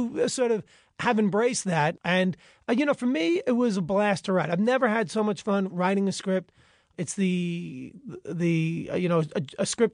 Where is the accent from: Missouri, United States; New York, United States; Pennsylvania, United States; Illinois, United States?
New York, United States; Ed is from Long Beach, Long Island, which is two towns over from my hometown.